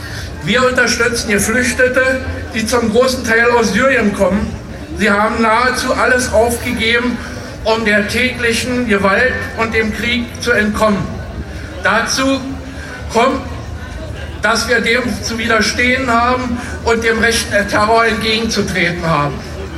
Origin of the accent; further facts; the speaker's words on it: Berlin, Germany; Aber ich komme aus der Hufeisensiedlung in Britz